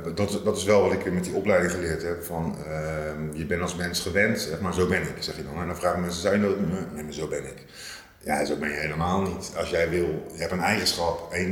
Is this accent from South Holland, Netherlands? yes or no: yes; Rotterdam, South Holland, Netherlands; now in Eindhoven, Netherlands; En ik ben echt wel een Rotterdammer en dan woon je ineens in Eindhoven